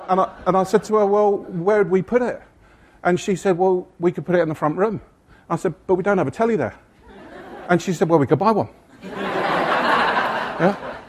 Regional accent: England, United Kingdom; I am English.

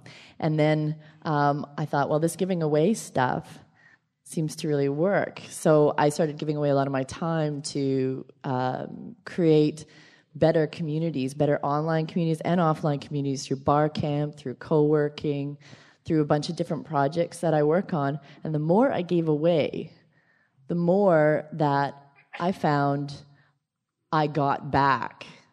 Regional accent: Canada; also born or lived in Toronto; now in San Francisco, United States; I'm a Canadian. And I was working, you know, blogging, but working at a kind of a dead-end job in Toronto.

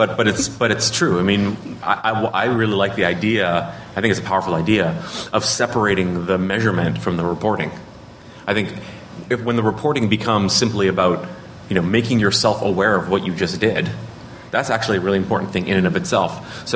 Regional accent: Canada; I'm a Canadian, and so we have, you know, we feel a little bit differently up north about regulation generally

